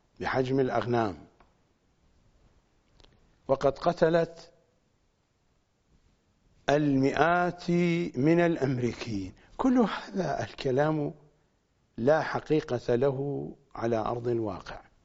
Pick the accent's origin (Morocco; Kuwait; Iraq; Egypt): Iraq; accent: Iraqi; هكذا يعبر عنه بالتعبير الشعبي العراقي بحسب لهجتنا العراقية